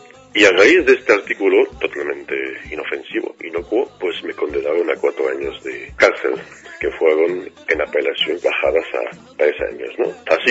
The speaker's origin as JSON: {"language": "Spanish", "country": "Morocco", "said": "como marroquí, como ciudadano marroquí, pues tengo que decir que los saharauis de los campamentos de refugiados, pues no son refugiados"}